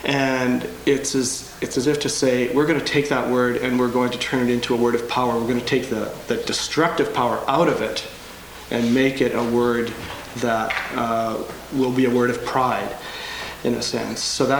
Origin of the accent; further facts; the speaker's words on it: Canada; I'm a Canadian, by the way